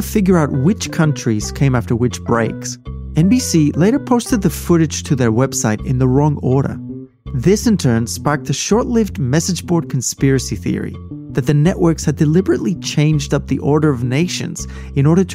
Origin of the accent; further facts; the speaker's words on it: Australia; My home country of Australia was right at the back, 202nd in line.